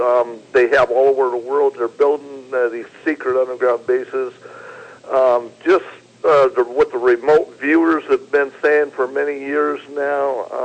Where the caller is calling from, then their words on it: Phoenix, Arizona, United States; calling from Phoenix.